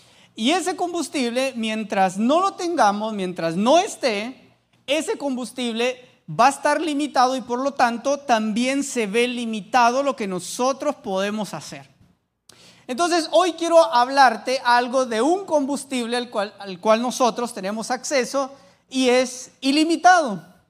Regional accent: Guatemala; now in Tegucigalpa, Honduras; Yo soy de Guatemala, mi esposa pues es hondureña.

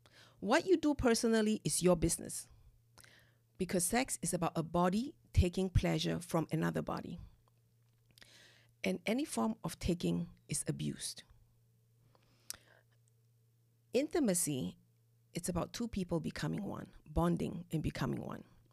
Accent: Singapore; born there; So I was born in Singapore, in a multicultural, multi-religious country.

